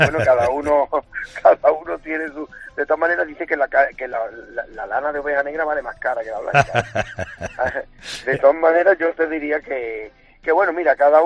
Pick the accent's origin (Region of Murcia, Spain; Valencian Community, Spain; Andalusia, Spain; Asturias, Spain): Andalusia, Spain; Los Palacios y Villafranca; Pues no, soy de Los Palacios, concretamente.